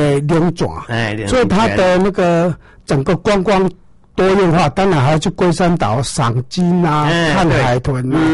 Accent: Yilan County, Taiwan; 可是我是宜兰人，一定爱讲宜兰人，好欢迎大家来。

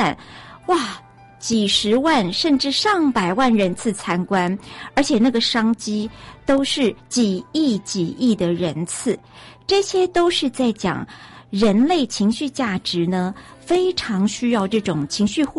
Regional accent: Taiwan; 就是我们台湾人很习惯的，很贴近我们生活当中哦

